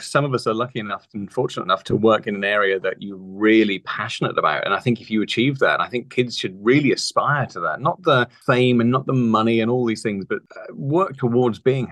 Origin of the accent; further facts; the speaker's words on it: East of England, United Kingdom; I grew up on the Norfolk coast